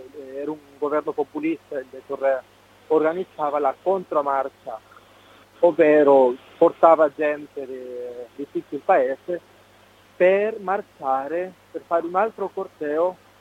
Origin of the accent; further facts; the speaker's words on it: Ecuador; now in Italy; tanti stranieri che non trovando lavoro nel mio paese rubano, si dedicano al sicariato, hanno applicato una cosa simile al pizzo che si chiama las vacunas, quindi tutti i locali, adesso che sono andato in Ecuador ho visto che tutti i locali erano chiusi